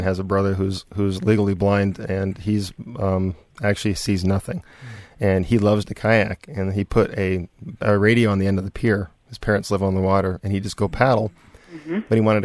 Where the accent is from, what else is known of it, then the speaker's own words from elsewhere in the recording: Los Angeles, California, United States; But I grew up in Los Angeles, okay?